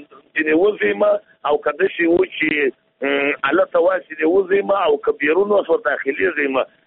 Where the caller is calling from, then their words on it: Jowzjan, Afghanistan; د جوزجان ولایت سره مسافر په تماس کې